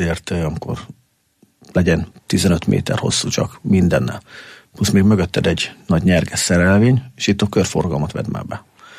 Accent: Miskolc, Borsod-Abaúj-Zemplén, Hungary; now in Eger, Hungary; Hát induljunk ki abból, hogy én nem tőzsgyökeres, egri vagyok. Én Borsod megyei származású Miskolc, ugye bár, mi hazánk, vagy az én szülővárosom.

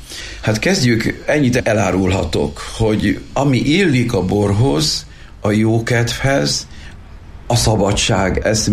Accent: Sajókazinc, Borsod-Abaúj-Zemplén, Hungary; hogy a szomszéd faluban születtem Edelénytől egy jó két nagy lépésre, Sajó Kazinci legény vagyok, ahogy egymás között beszélgetni szoktunk, ezt ugye hozzákapcsolták ezt a falut Kazincbarcikához.

